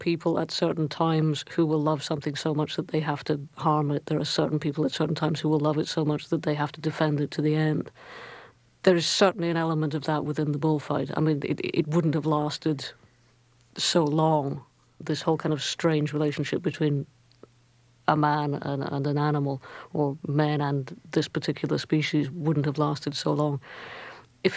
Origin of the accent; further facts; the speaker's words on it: Scotland, United Kingdom; It's not to do with being Scottish, because we don't do it either.